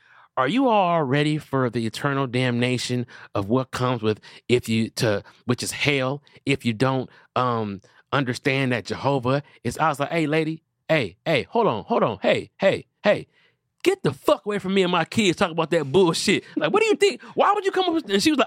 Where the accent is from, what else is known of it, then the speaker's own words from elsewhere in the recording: Detroit, Michigan, United States; also born or lived in Southfield; But I'm from Detroit, and I lived in Southfield.